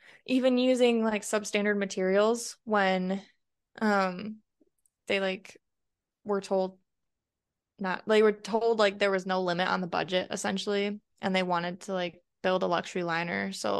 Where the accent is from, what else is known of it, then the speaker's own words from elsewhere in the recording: Michigan, United States; Oh my gosh. Yeah, I'm from Michigan, so yeah.